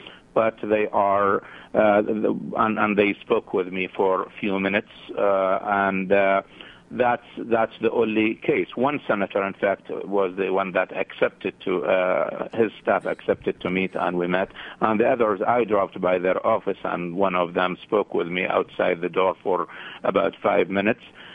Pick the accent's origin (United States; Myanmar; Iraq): Iraq; I was coming from Iraq, and I was there in the middle of the deep crisis when ISIS took Mosul over, and I was there walking among people as an Iraqi through three provinces